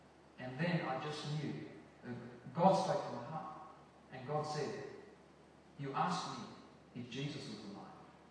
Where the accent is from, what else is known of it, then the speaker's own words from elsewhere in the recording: Australia; And because I'm an Australian, he's English, I thought, well, actually he's a Welshman, but, you know, we'd be competitive.